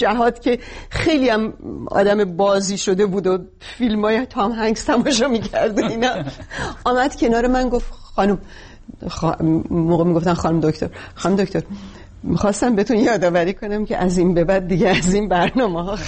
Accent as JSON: {"language": "Persian", "country": "Iran", "moved": "yes", "said": "من وقتی از ایران اومدم، حتی توی ایرانم نظرات سیاسی داشتم،"}